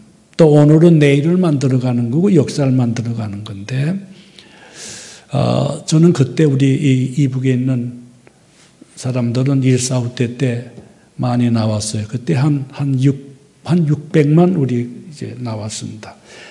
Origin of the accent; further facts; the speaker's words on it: North Korea; 저는 평양에서 이제 그 대동강을 건너면 이제 저희 고향인데